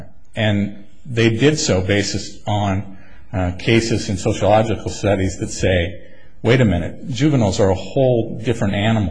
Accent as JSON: {"language": "English", "town": "Helena", "region": "Montana", "country": "United States", "said": "I'm an attorney from Helena, Montana"}